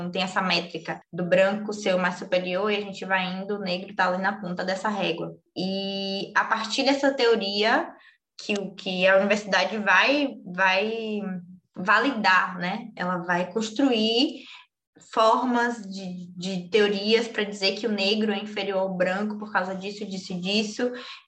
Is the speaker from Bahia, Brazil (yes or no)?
yes; Salvador, Bahia, Brazil; Sou daqui de Salvador, na Bahia, me formei em Química